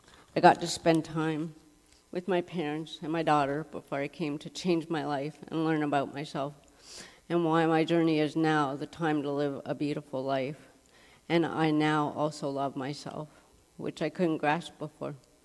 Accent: Inuvik, Northwest Territories, Canada; now in London, Canada; I am originally from Inuvik, Northwest Territories. I reside in London, Ontario. I got adopted out of Inuvik to a couple from Nova Scotia.

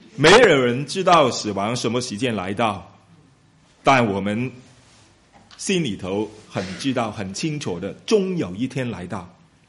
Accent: Guangdong, China; 四跟四，我们广东人呢就很难分别啊

